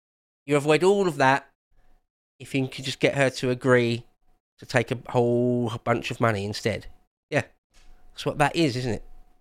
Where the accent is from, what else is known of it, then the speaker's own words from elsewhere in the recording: England, United Kingdom; perhaps because I'm English